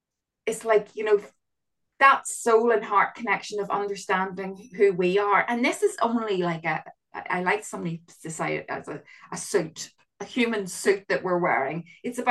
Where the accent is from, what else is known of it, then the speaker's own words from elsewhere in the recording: Northern Ireland, United Kingdom; when I grew up in Northern Ireland.